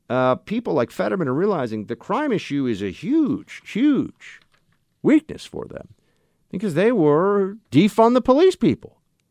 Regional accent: New York, United States; I'm telling you that right now as a New Yorker, at least in New York City, we're not there yet.

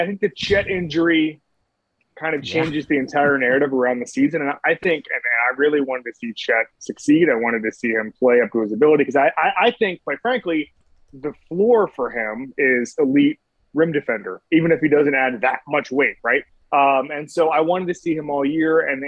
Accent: Orlando, Florida, United States; I'm not a Miami guy. I'm from Orlando, but I am from Orlando proper.

